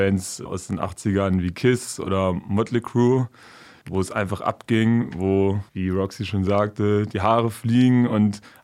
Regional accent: Hamelin, Lower Saxony, Germany; moved away as an adult; now in Hanover, Germany; Bin hier in Hameln aufgewachsen und bin dann mit 20 weggezogen zum Studieren irgendwann nach Hannover. Und ja, jetzt wohne ich in Hannover.

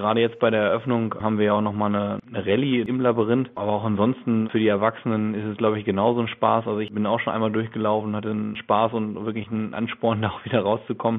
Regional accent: Rhede, North Rhine-Westphalia, Germany; das ist das Wappen aus der Rhede, dem Ort, wo ich herkomme.

